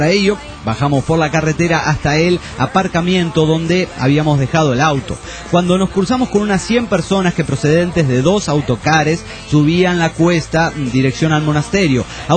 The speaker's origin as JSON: {"language": "Spanish", "country": "Guatemala", "said": "de Guatemala."}